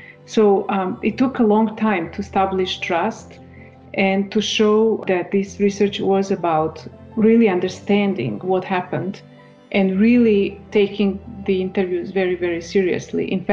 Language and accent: English; Croatia; now in Europe; I'm originally from Croatia